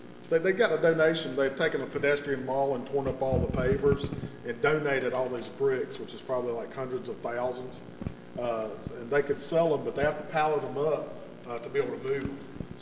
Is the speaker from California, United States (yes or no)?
no; North Carolina, United States; I'm from Caswell County, and when we used a hoe, it was like the chop-chop hoe.